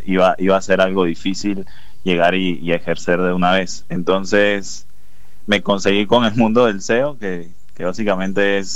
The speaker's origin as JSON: {"language": "Spanish", "region": "Trujillo", "country": "Venezuela", "said": "Yo en Venezuela vengo de Trujillo, y Trujillo para mí es como cuna de muchas cuestiones relacionadas a la música"}